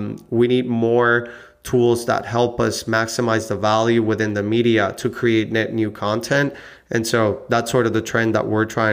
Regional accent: Puerto Rico; I was born and raised in Puerto Rico, so I like the tropics.

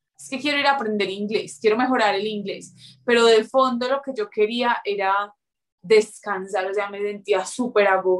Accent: Colombia; moved away; por lo que yo salí corriendo de Colombia, fue lo que me hizo sostener ese año que me fui.

